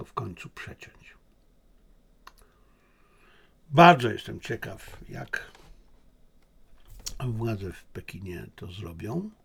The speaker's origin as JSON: {"language": "Polish", "country": "China", "said": "Ja wprawdzie jestem Chińczykiem, ale jestem jednym z 1 400 000 000 Chińczyków."}